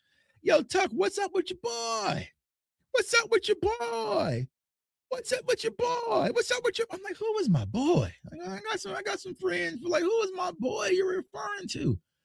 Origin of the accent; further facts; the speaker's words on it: Wichita, Kansas, United States; He's from Derby. I'm from Wichita. You know what I'm saying? We ain't grow up together.